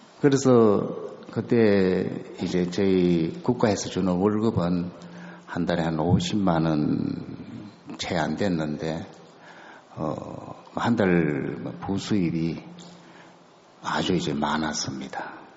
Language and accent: Korean; Hapcheon, South Gyeongsang, South Korea; 제 고향은 이쪽에서 조금 가면 있는 합천이라는 골짜기인데